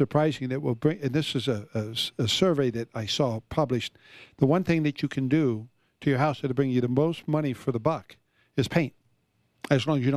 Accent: Florida, United States; The house that I grew up in Florida, it was a two-bedroom, and we had maybe 1,050 square feet.

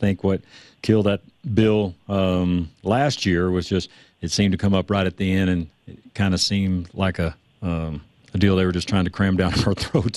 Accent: Texas, United States; I mean, hey, I grew up in Texas. Everybody did that.

